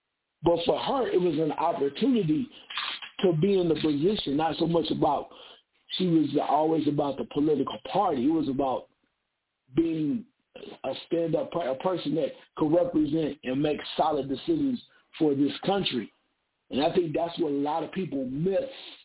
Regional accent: Dayton, Ohio, United States; the way I grew up in a very segregated community, growing up in Dayton, Ohio, most people stayed to themselves.

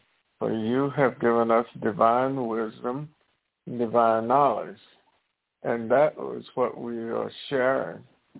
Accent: the South, United States; Well, I grew up in the South, and I grew up at a time in the 50s when they had Jim Crow

